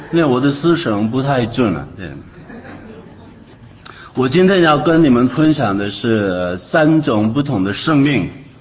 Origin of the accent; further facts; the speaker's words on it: South Korea; Chinese is a second language; also born or lived in Israel; 所以我出生做一个韩国人。我就是在那边长大，在那边当兵，读大学当兵。